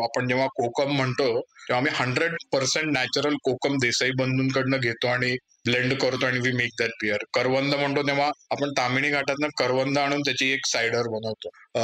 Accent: Pune, Maharashtra, India; मी एक पुणेकर आहे. मी born and brought up पुण्यामध्ये आणि कोथरूडमध्येच माझ्या आयुष्यातलं मेजॉरिटी लाईफ गेलंय.

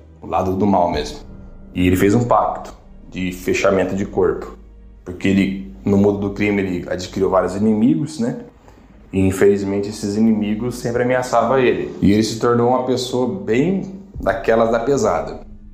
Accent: Paraná, Brazil; sou aqui do interior do Paraná.

